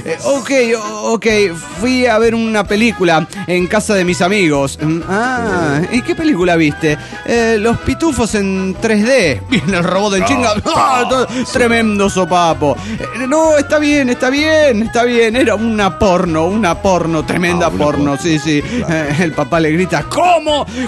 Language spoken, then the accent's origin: Spanish; Zapopan, Jalisco, Mexico; de Zapopan, Jalisco